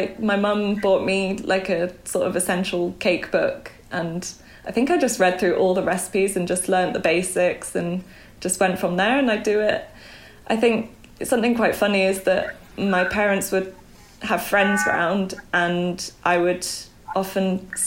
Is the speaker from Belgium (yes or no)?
yes; Belgium; also born or lived in Bangkok, Thailand; now in United Kingdom; But for the most part, I grew up in Belgium, in near Brussels.